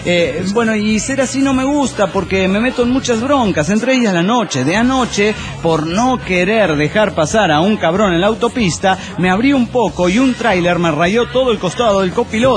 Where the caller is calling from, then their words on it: Buenos Aires, Argentina; de Buenos Aires, Argentina.